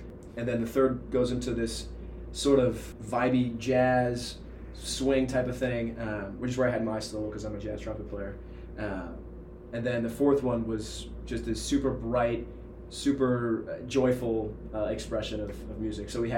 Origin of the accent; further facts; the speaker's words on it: St. Charles, Missouri, United States; especially because I'm from the St. Charles area, which is where Lindenwood's at.